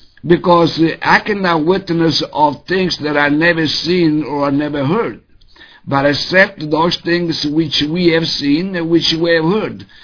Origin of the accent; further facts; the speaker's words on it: Sicily, Italy; English is a second language; now in United States; But what happened was that me growing up in Italy and coming in the USA, and I've never been in any other church besides the Catholic Church from Sicily.